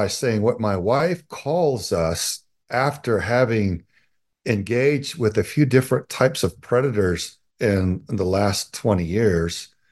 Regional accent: Texas, United States; I was raised in Southern Texas by a strong pastor, a man of God, and a woman of the same.

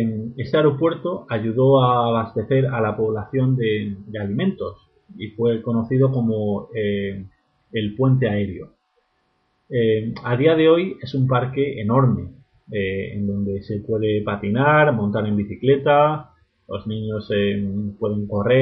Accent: Murcia, Region of Murcia, Spain; Yo siendo de Murcia, la verdad que todo lo que sea salir de mi tierra, pues evidentemente es verde.

